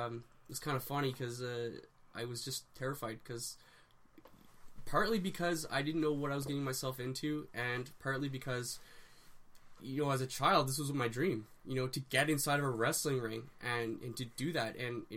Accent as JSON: {"language": "English", "region": "New Brunswick", "country": "Canada", "tie": "born or raised there", "said": "wrestling show I ever went to was in New Brunswick, a little town called Chipman, which is neighboring of my hometown."}